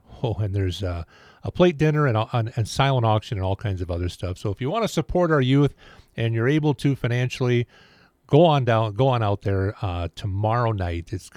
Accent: Dublin, Leinster, Ireland; I'm from Dublin, Ireland.

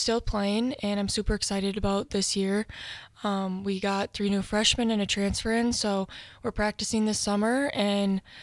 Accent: Luxembourg; So I'm from Luxembourg.

